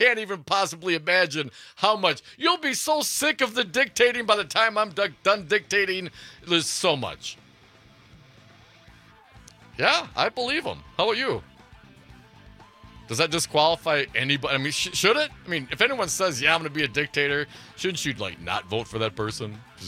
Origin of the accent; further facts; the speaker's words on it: Wisconsin, United States; I mean, we're from Wisconsin here, man.